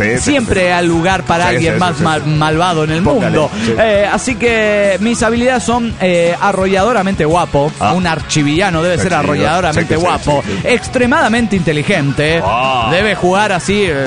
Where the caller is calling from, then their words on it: Cali, Valle del Cauca, Colombia; de Cali, Colombia.